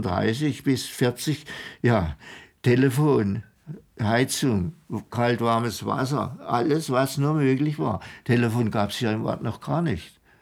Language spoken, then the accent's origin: German; Sasbachwalden, Baden-Württemberg, Germany; Ich bin hier in Sasbachwalden geboren und lebe hier sehr gerne. Und ich bin ja jetzt Rentner, 82 Jahre alt